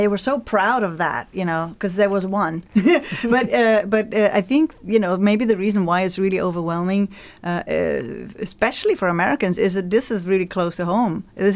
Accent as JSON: {"language": "English", "region": "Oslo", "country": "Norway", "also_born_or_lived": "London / Glasgow / Toronto / Anchorage", "moved": "yes", "said": "I come from Oslo, Norway, and then I lived in London. Mm-hmm. And after that, I moved to Glasgow. And then I went to Toronto"}